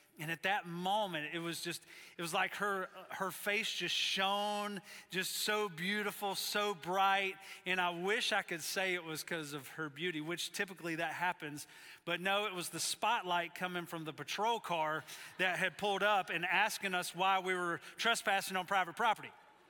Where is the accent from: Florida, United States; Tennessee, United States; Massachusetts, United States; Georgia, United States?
Georgia, United States; we were riding around my hometown in Georgia